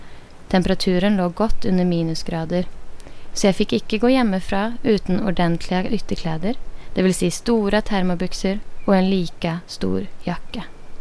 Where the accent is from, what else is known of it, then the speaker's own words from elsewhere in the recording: Northern Norway, Norway; Som sagt kommer jag från Norge. Och under uppväxten min bodde vi i Nord-Norge i en liten ort nord för polarcirkeln.